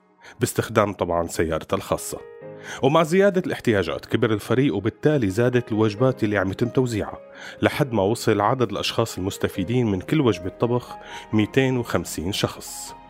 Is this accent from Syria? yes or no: yes; Syria; ونقوم بمسؤوليتنا كسوريين لبعض